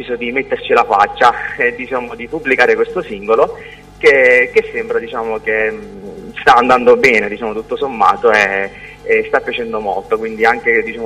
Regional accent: Sicily, Italy; now in Genoa, Italy; Allora, io sono siciliano, abito a Genova

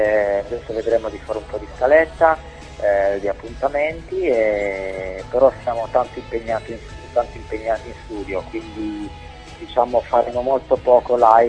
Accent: Piedmont, Italy; Noi siamo dell'Interland torinese.

